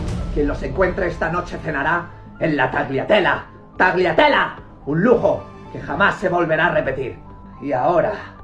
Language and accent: Spanish; Zaragoza, Aragon, Spain; No, soy de Zaragoza.